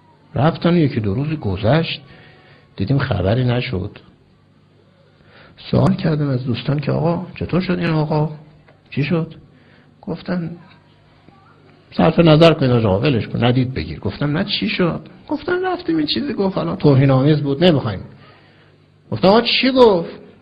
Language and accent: Persian; Iran; تو ایرانی هستی، منم ایرانی هستم